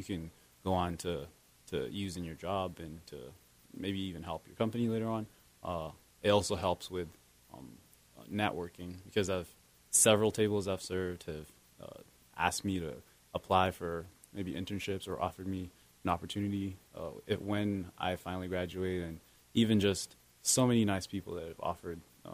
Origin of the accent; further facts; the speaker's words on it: Uganda; So like you already said, I'm an international student. I'm from Uganda